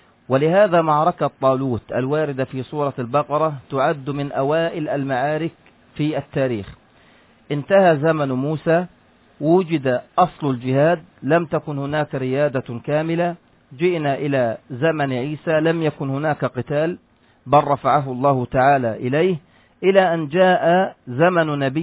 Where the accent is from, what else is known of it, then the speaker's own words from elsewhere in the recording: Palestine; في بلادنا فلسطين